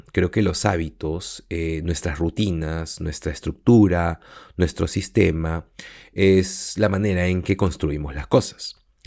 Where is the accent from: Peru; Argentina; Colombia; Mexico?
Peru; sobre todo en donde crecí, en el Perú.